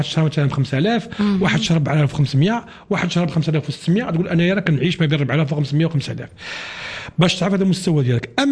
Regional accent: Morocco; لان اختي فاطمه الزهراء حنا هذه من ممكن نقولوا من نقاط الضعف ديالنا كمغاربه.

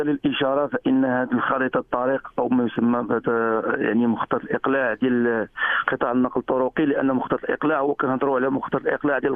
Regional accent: Morocco; حنا كنفتخروا كمغاربه

